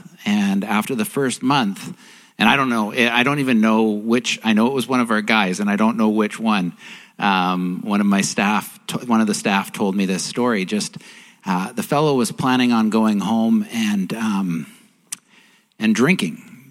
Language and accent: English; White Rock, British Columbia, Canada; But I grew up here in White Rock, or South Surrey, whatever.